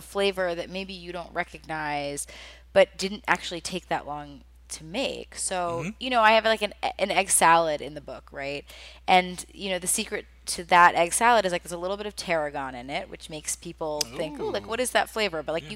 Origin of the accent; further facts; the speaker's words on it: the South, United States; I mean, I grew up in the South, which has a very specific food culture. And my mother's from Rhode Island, so I grew up with like Southern food culture and New England food culture.